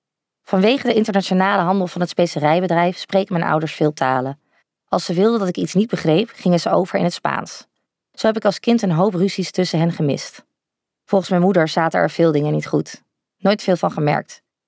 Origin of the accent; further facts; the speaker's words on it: Laren, North Holland, Netherlands; Ik groeide op in Laren met mijn ouders en mijn oudere zus Lisa.